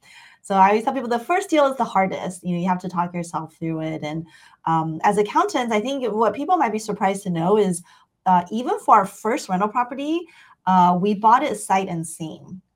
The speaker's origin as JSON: {"language": "English", "town": "Las Vegas", "region": "Nevada", "country": "United States", "said": "I'm from Las Vegas originally."}